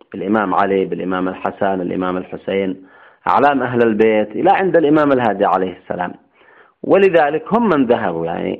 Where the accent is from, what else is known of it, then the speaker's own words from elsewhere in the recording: Yemen; بقي ثابتا وأصيلا تتوارثه الأجيال في بلدنا اليمن جيلا إثر جيل.